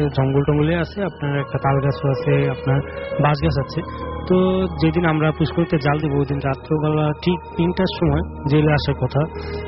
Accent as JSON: {"language": "Bangla", "town": "Chandpur", "region": "Chittagong Division", "country": "Bangladesh", "tie": "born or raised there", "lives_now": "Dhaka, Bangladesh", "said": "আমি ঢাকা মিরপুর থেকে আসছি, আমার হোমটাউন হলো চাঁদপুরে। তো আমার ঘটনাটা চাঁদপুরে, আমার দেশের বাড়ি চাঁদপুরে।"}